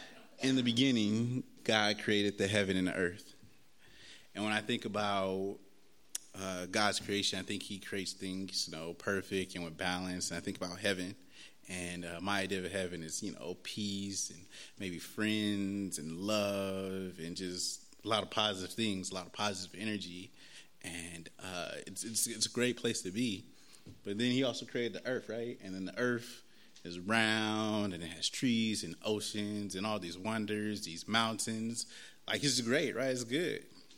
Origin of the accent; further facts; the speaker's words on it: Oakland, California, United States; And I'm born and raised in Oakland, been here most of my life. I'm a product of Oakland, very proud product of Oakland, California. And, you know, it's very community-centered. Like, it's very diverse. A lot of different things, raised, upbringing. Went to Oakland Public Schools, went to Oakland Tech High